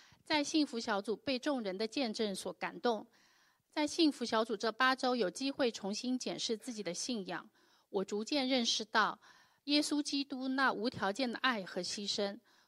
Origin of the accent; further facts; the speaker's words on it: Shanghai, China; moved away as an adult; now in United States; 我来自上海，去年开始举家定居美国。以前在国内呢，从小看着妈妈拜佛，家族里很多亲戚呢算是非常非常虔诚的佛教徒。